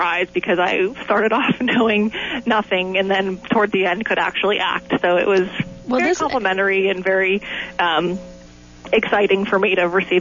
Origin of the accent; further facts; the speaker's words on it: Pittsburgh, Pennsylvania, United States; I'm from Pittsburgh and I'm a funeral director.